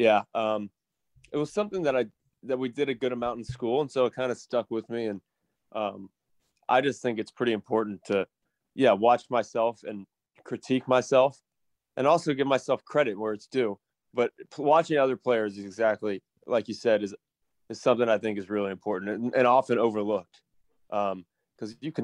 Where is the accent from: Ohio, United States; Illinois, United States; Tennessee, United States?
Tennessee, United States; I'm back home now. I'm from Tennessee.